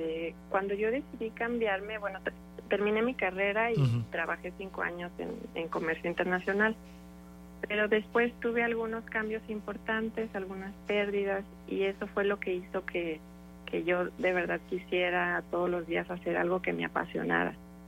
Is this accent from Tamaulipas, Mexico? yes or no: no; Mexico City, Mexico; born there; now in Querétaro, Mexico; Yo nací en México, en la Ciudad de México, pero nunca he vivido ahí.